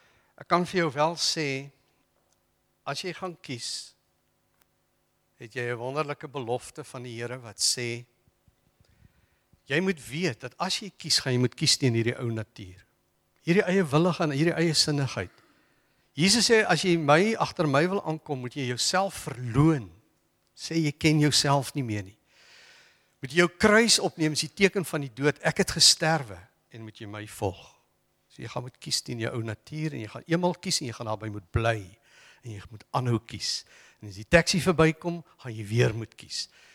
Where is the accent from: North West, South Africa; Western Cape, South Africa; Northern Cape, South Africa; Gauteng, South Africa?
Gauteng, South Africa; Pretoria; Het ek 'n beroep Pretoria toe, waar ek vandaan kom